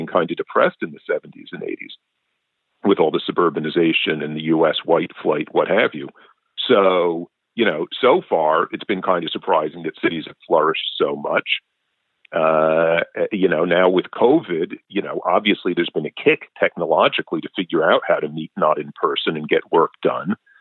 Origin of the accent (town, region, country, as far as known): New York City, New York, United States; born or raised there